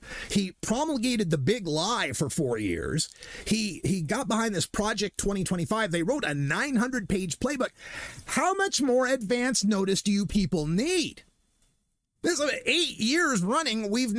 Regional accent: Boise, Idaho, United States; moved away as an adult; A lot of you know that I'm a red state refugee. I'm originally from the Boise, Idaho area. I escaped in the 21st century, and people ask me a lot, you know, why did you leave Idaho?

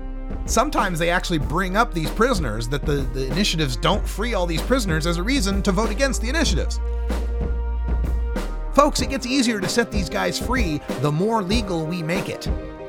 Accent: Oregon, United States; And today we're going to talk more about my home state of Oregon.

